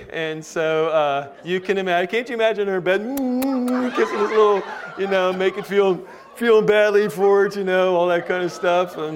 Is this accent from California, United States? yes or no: yes; San Diego, California, United States; Yeah, born and raised in San Diego. I love San Diego.